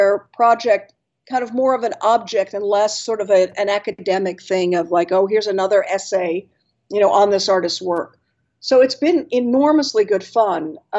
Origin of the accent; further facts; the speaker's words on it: Washington, District of Columbia, United States; And I grew up in Washington, D.C.